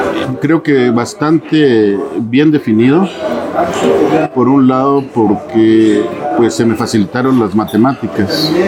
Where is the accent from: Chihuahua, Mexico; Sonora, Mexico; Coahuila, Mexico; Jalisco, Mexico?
Chihuahua, Mexico; Ojinaga; yo soy originario de Ojinaga, Chihuahua. Es uno de los municipios fronterizos del estado.